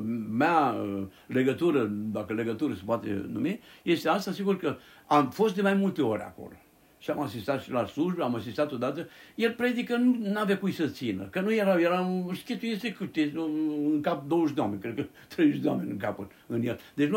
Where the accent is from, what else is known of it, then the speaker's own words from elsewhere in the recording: Moldavia, Romania; nu că sunt moldovean eu